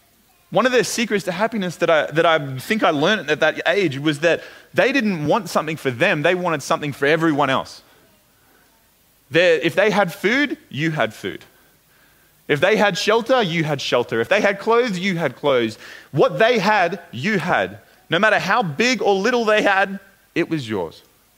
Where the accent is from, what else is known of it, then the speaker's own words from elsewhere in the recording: Australia; this just doesn't feel right, but this is supposed to be my home. I'm Australian. Why do I feel so out of place here?